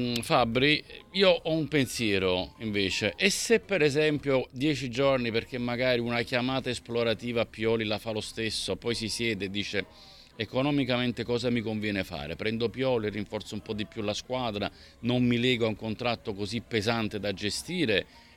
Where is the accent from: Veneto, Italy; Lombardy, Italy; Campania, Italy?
Campania, Italy; adesso da campano è grave che non lo sappia